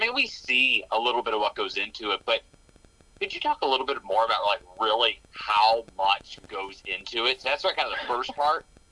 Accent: Kansas City, United States; I say pop too, and I'm from Kansas City.

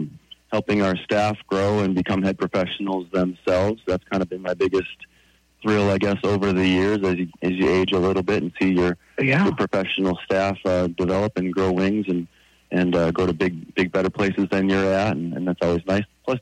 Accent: North Dakota, United States; moved away; I'm from North Dakota originally.

